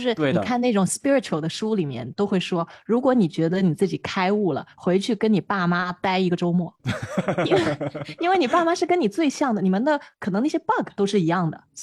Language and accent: Chinese; China; 我感觉我作为一个中国人